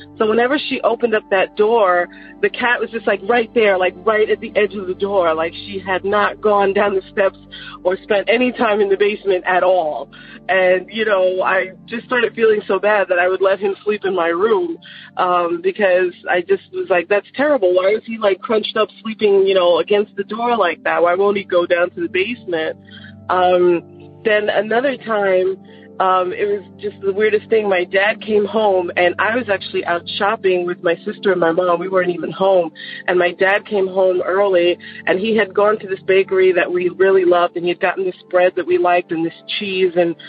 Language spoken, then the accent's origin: English; Long Island, New York, United States; I wanted to share the story, like I said, that happened to me growing up in Long Island, New York.